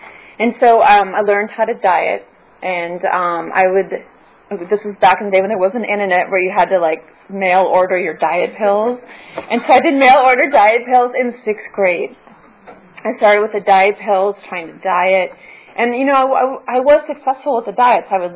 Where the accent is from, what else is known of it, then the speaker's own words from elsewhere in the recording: Minnesota, United States; And so I grew up in Minnesota where Pamela Anderson is the ideal person, and I don't look like that.